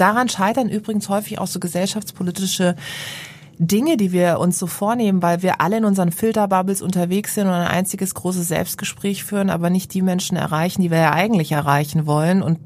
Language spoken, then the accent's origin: German; Karlsruhe, Baden-Württemberg, Germany; ich bin ja groß geworden in der Bibliothek in Karlsruhe.